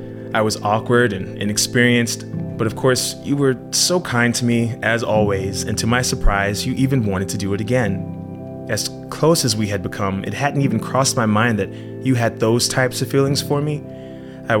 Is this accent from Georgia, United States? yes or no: yes; Georgia, United States; Our friendship reached a level where I invited you to have Thanksgiving with me and my family back in my hometown in Georgia.